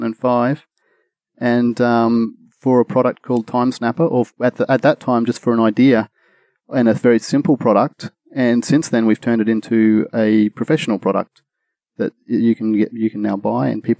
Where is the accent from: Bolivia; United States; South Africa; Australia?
Australia; I'm an Aussie.